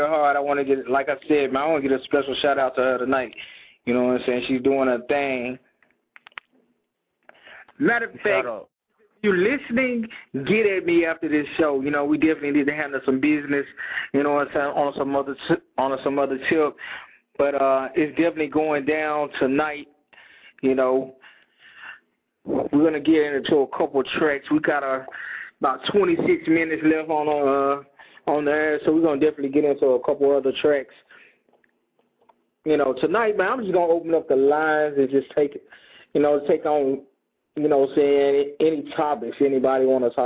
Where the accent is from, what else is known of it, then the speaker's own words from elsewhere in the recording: Tennessee, United States; Even though I'm from Tennessee, I'm holding down Philly tonight.